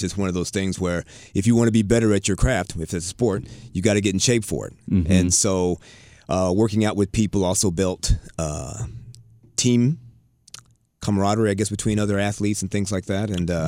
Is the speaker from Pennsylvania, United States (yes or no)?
yes; Pittsburgh, Pennsylvania, United States; now in Houston, United States; Well, I have been a Houstonian now for 10 years. I originally come from the East Coast. I'm from Pittsburgh, Pennsylvania.